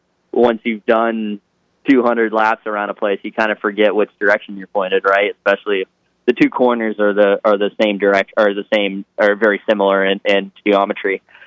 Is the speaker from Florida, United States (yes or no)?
yes; Jupiter, Florida, United States; You know, I'm a Florida native, right? I'm born and raised in Jupiter, Florida, and I still live there.